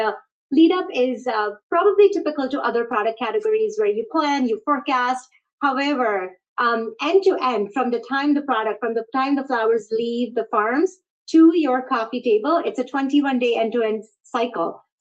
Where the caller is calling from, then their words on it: Hyattsville, Maryland, United States; I am dialing in from Hyattsville, Maryland, which is one of our largest fulfillment centers